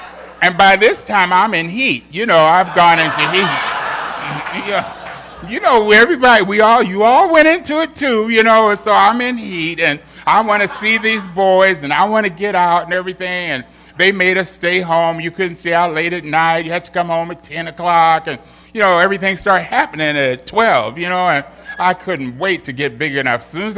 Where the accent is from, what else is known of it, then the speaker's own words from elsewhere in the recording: Los Angeles, California, United States; I grew up in L.A. I was born there.